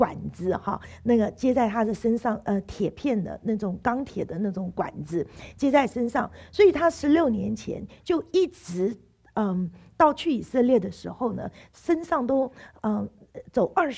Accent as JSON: {"language": "Chinese", "country": "United States", "said": "我们美国人的感恩节是十一月的最后一个礼拜四"}